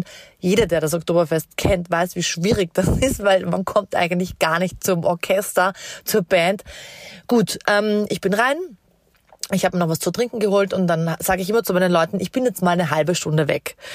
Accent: Vienna, Austria; now in Munich, Germany; ich bin aus Wien

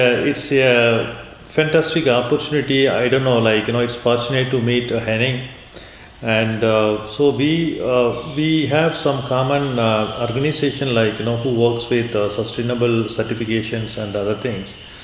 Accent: India; And we are a team of people and we are from India

